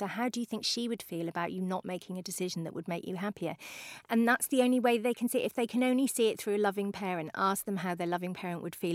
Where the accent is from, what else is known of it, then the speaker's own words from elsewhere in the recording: United Kingdom; Also, we're British and therefore quite shit.